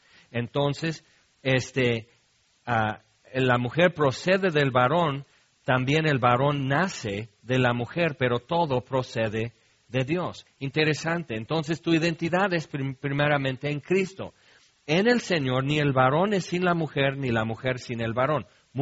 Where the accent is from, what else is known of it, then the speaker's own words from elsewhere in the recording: California, United States; Spanish is a second language; lo que fui cuando viví en California como estadounidense y todo eso